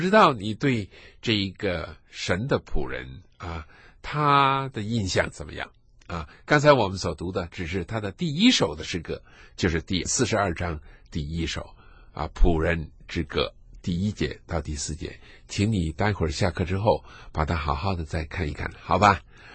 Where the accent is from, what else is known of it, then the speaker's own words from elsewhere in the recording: China; 我们中国人是一个主张谦卑的隐藏的民族啊